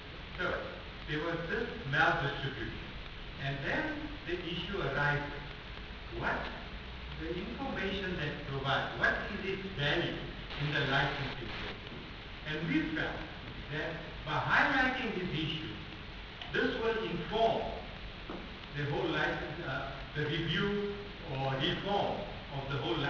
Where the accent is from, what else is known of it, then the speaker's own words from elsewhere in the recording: Limpopo, South Africa; I come from the Limpopo province